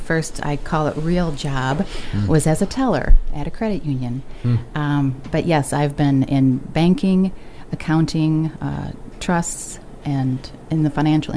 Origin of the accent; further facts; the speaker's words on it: Petoskey, Michigan, United States; now in Traverse City, United States; Sure. I was actually born and raised in Petoskey, Michigan.